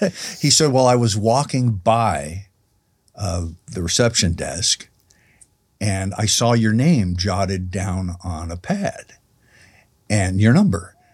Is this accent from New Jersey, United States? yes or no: no; New York, United States; This was his idol as a kid growing up. And we grew up in New York. And he grew up in New York.